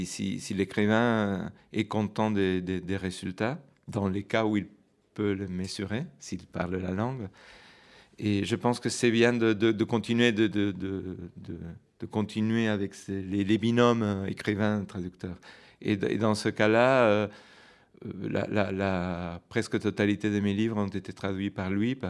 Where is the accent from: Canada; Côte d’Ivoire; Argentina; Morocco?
Argentina; Buenos Aires; French is a second language; moved away as an adult; also born or lived in Paris / Madrid; now in Bordeaux, France; je suis argentin, je suis né à Buenos Aires. J'ai grandi à Buenos Aires jusqu'à l'âge de 30 et quelques. Et je suis venu en France, j'ai vécu un temps à Paris. Après, j'ai vécu un temps à Madrid. Et maintenant, je suis à Bordeaux.